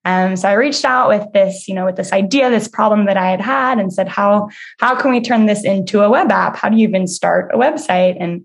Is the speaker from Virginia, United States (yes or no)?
yes; Virginia, United States; I moved back to Washington, D.C., where I grew up outside in Virginia.